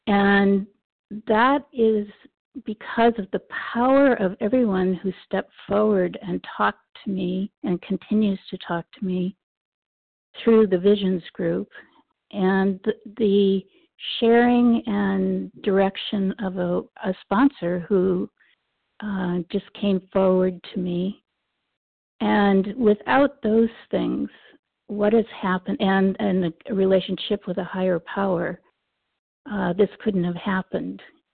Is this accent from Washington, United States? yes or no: yes; Washington, United States; I'm from Northern Washington State.